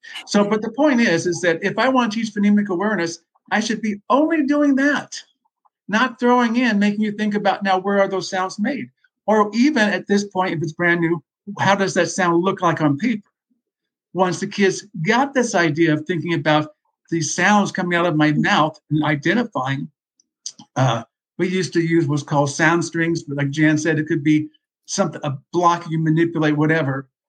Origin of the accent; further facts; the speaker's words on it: West Coast, United States; I grew up on the West Coast, and I don't know if this was a dialect issue or just